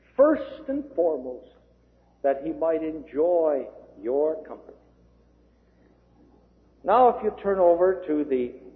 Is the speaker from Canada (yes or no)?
yes; Canada; You know, being a Canadian, perhaps we're taken up a little bit more with the Queen than our American brethren are.